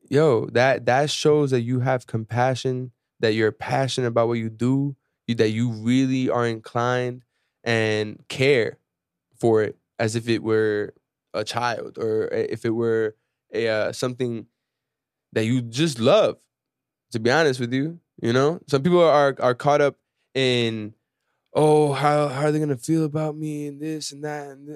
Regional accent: Venezuela; now in United States; when we first came to this country, I'm from Venezuela, right? When we first came to this country, she didn't know much English, right?

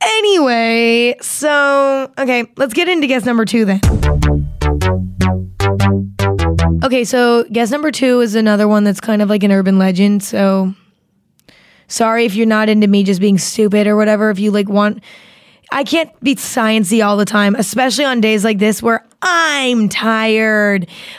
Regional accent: Ireland; And you can't be offended by that because I'm Irish.

